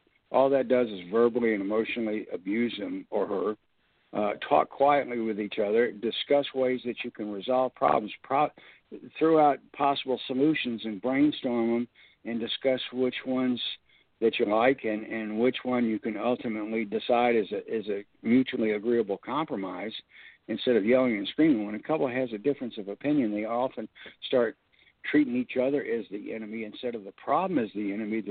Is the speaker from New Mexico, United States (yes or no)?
no; Jacksonville, Florida, United States; I'm starting out in my hometown of Jacksonville.